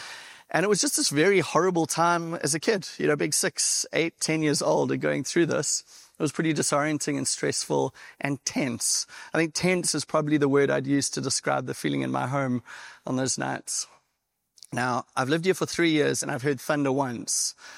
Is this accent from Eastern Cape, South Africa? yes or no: no; Durban, KwaZulu-Natal, South Africa; now in San Diego, United States; I'm actually from South Africa on the East Coast, a little city called Durban. It's a city of about 3.5 million people.